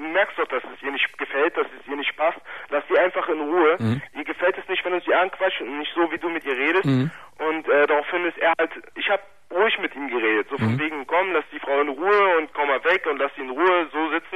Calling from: Berlin, Germany; Ja, ich komme aus Berlin.

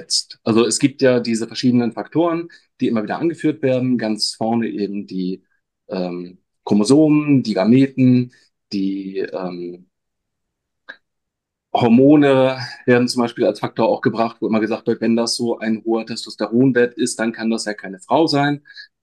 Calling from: Stellenbosch, Western Cape, South Africa; ich habe mich tatsächlich aus Stellenbosch zugeschaltet, weil ich da gerade so eine Art Sabbatical mache.

